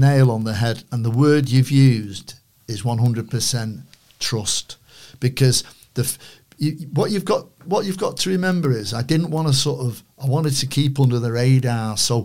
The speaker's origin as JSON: {"language": "English", "town": "Manchester", "region": "North West England", "country": "United Kingdom", "accent": "Manchester", "said": "You know, obviously my Manchester accent helped."}